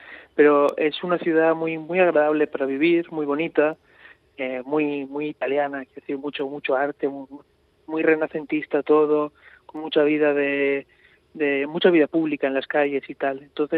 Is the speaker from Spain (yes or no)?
no; Mexico; moved away; Pero yo tengo ya hace 3 años que me fui de México, pero yo todavía tengo una morriña muy grande por México.